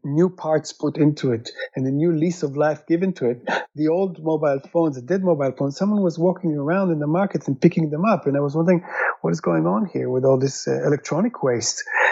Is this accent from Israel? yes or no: yes; Israel; I'm originally from Israel